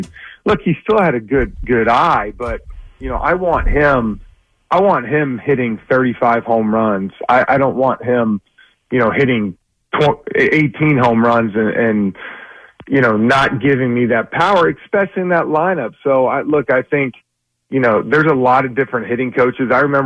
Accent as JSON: {"language": "English", "town": "Atlanta", "region": "Georgia", "country": "United States", "tie": "born or raised there", "said": "But, you know, at the end of the day, I grew up here in Atlanta. That's who I am."}